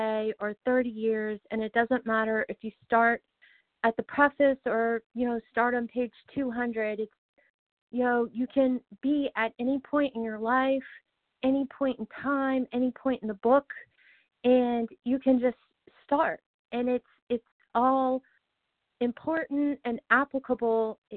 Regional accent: Louisiana, United States; Yes, ma'am, I am. I am from Louisiana.

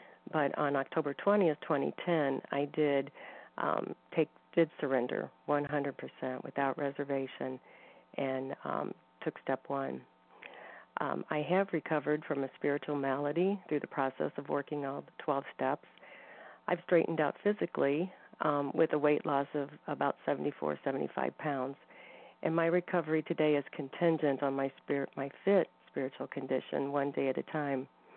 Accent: Missouri, United States; I'm from Missouri

